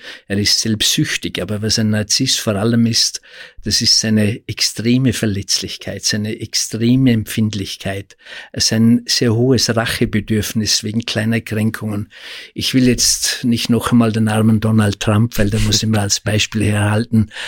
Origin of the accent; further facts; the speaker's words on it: Austria; Im Jahr 1908 bzw. 1912 ist es einer psychischen Störung erklärt worden, bei uns in Österreich, Sigmund Freud, und heute ist es ein gesellschaftliches Ideal.